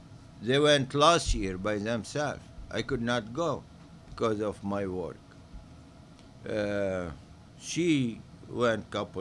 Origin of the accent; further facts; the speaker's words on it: Lebanon; English is a second language; It's not because I'm from Lebanon and Lebanon has nice weather, whatever.